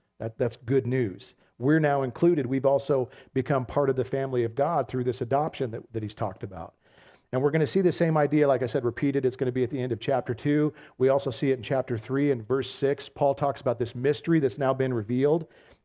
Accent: United States; I love the nation I was born into. I love being an American.

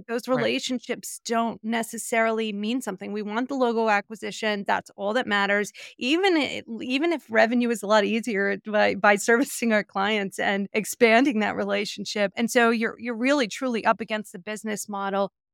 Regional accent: United States; we were raised in the United States of America, where people are valued based on their productivity and contribution to capitalism.

